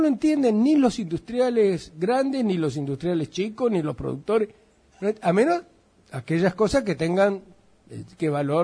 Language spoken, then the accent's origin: Spanish; Argentina; Nosotros tenemos una cuestión que para mí es uno de los graves defectos argentinos.